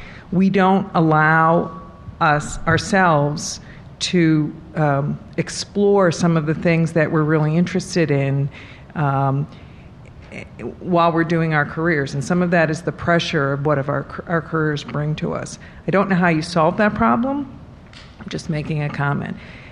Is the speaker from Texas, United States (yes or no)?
no; Philadelphia, Pennsylvania, United States; I'm from Philadelphia.